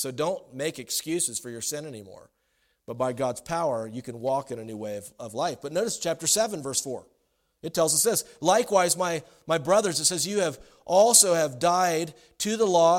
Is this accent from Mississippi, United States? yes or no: no; South Carolina, United States; And for me, as a kid, I grew up in South Carolina.